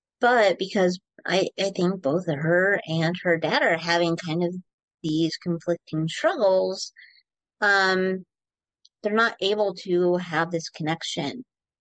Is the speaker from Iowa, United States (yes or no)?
yes; Iowa, United States; I grew up in Iowa. I don't know these things.